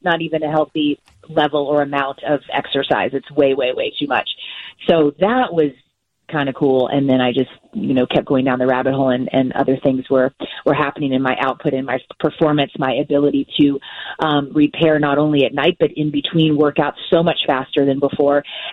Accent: Kentucky, United States; So I grew up in Kentucky, so I grew up on fried chicken and casseroles and macaroni and cheese and brisket and all of it.

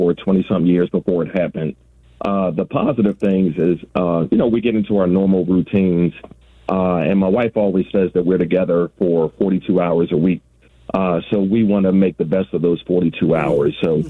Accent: Philadelphia, Pennsylvania, United States; now in Atlanta, United States; I'm from Philadelphia originally. We moved to Atlanta back in 1992.

